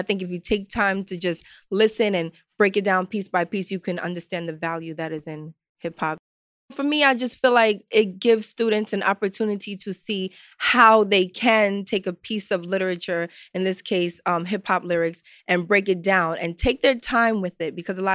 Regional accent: Bronx, New York, United States; I'm from the Bronx.

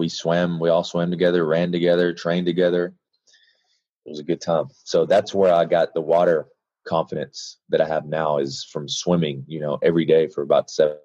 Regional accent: Florence, Alabama, United States; Alabama. Upper northwest corner, Florence, Alabama.

